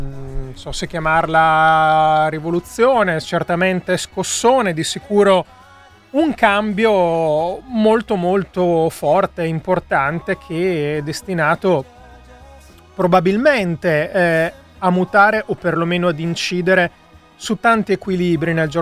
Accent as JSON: {"language": "Italian", "town": "Brescia", "region": "Lombardy", "country": "Italy", "said": "come si dice nelle mie parti a Brescia"}